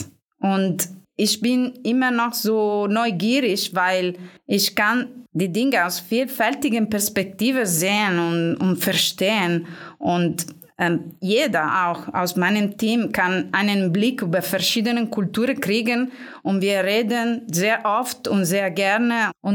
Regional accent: Italy; German is a second language; Und stell dich vor, ich bin Italienerin und ich muss auf Deutsch und auf Englisch meinen Job zu verstehen und zu lernen.

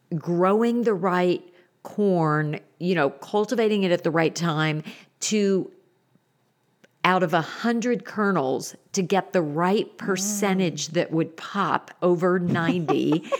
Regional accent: Indiana, United States; growing up in the Midwest and the roots of, you know, Indiana, and it's this history of popcorn as we know it.

